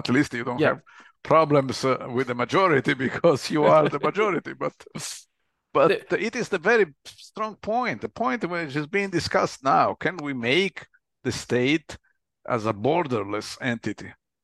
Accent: Italy; There are many things I cannot do as an Italian

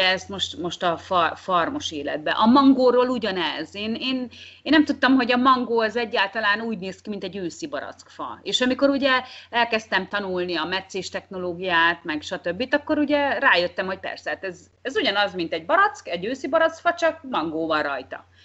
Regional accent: Hungary; now in Vanuatu; Mert ugye én Magyarországról jöttem egy olyan kultúrából, ahol a fizikai munka az tulajdonképpen nem egy közkedvelt.

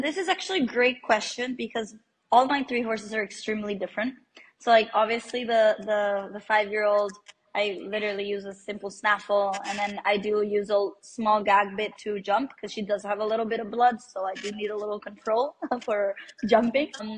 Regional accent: Rome, Lazio, Italy; now in Mexico City, Mexico; I'm based in Mexico City right now. I'm originally from Italy, from Rome. My mom is Mexican and my dad is Italian

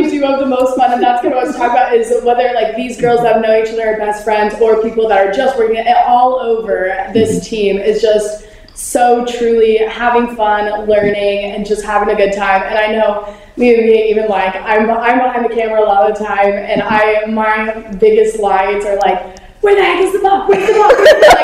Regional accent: Utah, United States; I'm from Utah, so a lot of people don't drink coffee in Utah.

